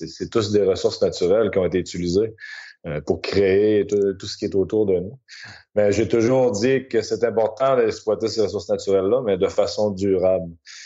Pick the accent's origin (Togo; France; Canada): Canada; Quebec; Dans le fond, je viens de la région de Québec. Quand j'étais jeune, je suis né et j'ai été élevé sur une ferme laitière.